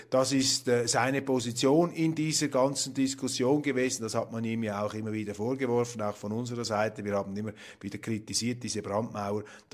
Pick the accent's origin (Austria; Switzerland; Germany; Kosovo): Switzerland; das ist jetzt von außen analysiert, da als Schweizer, als Vierteldeutscher